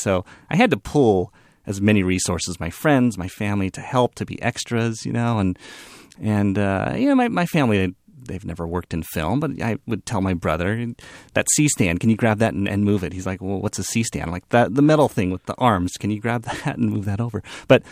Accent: California, United States; And I'm from the Bay Area, and you would think of any place in the world where you would find a female sushi chef, it would be here in the Bay Area.

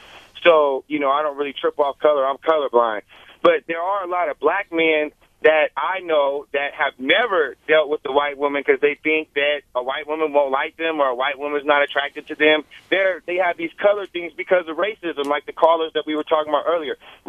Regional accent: San Francisco, California, United States; I'm from San Francisco, California, and I'm a conscious MC artist.

